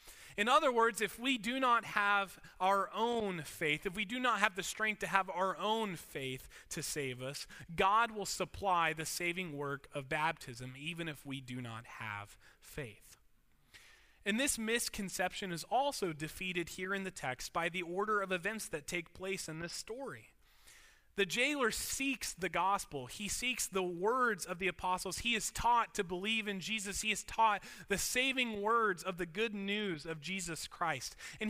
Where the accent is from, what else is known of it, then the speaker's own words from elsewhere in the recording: Lake Wales, Florida, United States; But if somebody's going to Lake Wales, to my hometown, like for example, Shane, who lives in Plant City